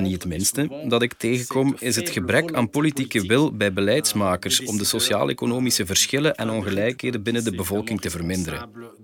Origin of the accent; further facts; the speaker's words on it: DR Congo; moved away as an adult; also born or lived in Kinshasa, DR Congo / Liège, Belgium; now in Belgium; Ik kom oorspronkelijk uit DR Congo. Ik heb een deel van mijn studie gevolgd aan de Universiteit van Kinshasa, voordat ik mijn studie afmaakte in België aan de Universiteit van Luik.